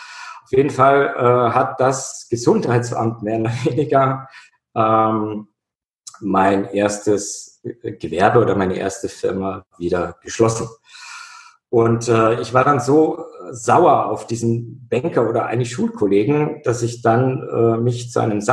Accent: Peiting, Bavaria, Germany; Also ich bin in Peiting aufgewachsen. Das ist ein oberbayerisches Kleindorf. Ja, also 10.000 Einwohner.

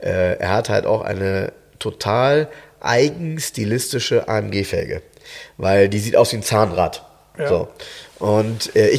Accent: Soltau, Lower Saxony, Germany; ich weiß noch genau, wer das bei uns in Soltau hatte.

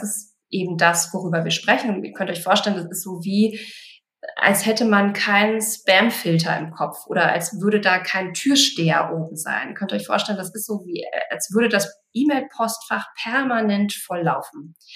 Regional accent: Berlin, Germany; Ich komme aus Berlin. Ich bin 43 Jahre alt

